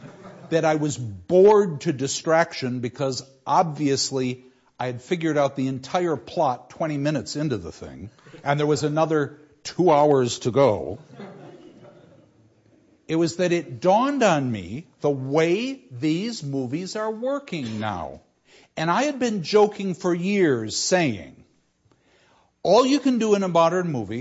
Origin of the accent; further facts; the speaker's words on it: United States; I was raised in America.